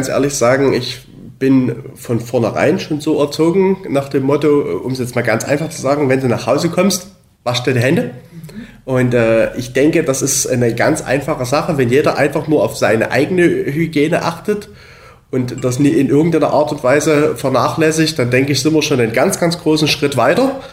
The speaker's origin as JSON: {"language": "German", "town": "Dresden", "region": "Saxony", "country": "Germany", "tie": "born there", "also_born_or_lived": "Mühlhausen", "lives_now": "Oberwiesenthal, Germany", "said": "Wir kommen alle gebürtig aus der Dresdner Ecke, sind dann bundeswehrbedingt durch meine Tätigkeit als Bundeswehrsoldat, sind wir nach Mühlhausen in Thüringen gezogen, haben dort 12 Jahre gelebt und sind dann vor einem Jahr nach Oberwiesenthal gekommen."}